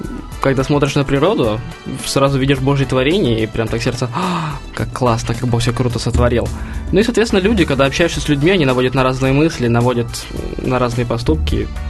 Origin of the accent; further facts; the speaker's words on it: Moscow, Russia; Я коренной москвич.